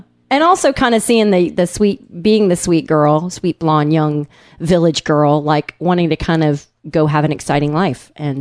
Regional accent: Tennessee, United States; Now, that's what I used to do in my hometown in Tennessee.

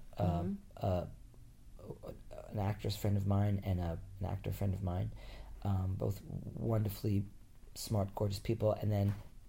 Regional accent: Rhode Island, United States; Island, but you know, Massachusetts, the Cape is an hour and a half from where I grew up

